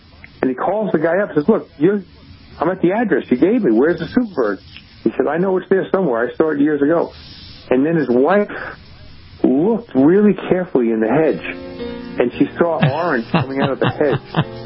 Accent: New York, United States; and he knew I was from New York.

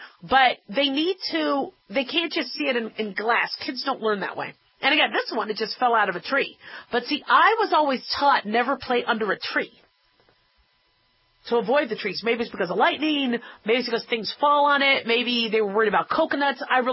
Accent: Arizona, United States; born or raised there

